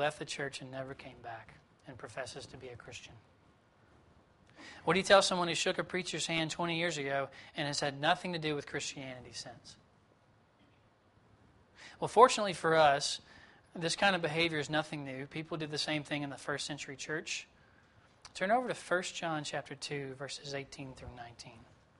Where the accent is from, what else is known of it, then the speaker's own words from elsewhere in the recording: Southeast, United States; I grew up in the Southeast and pretty familiar with this area.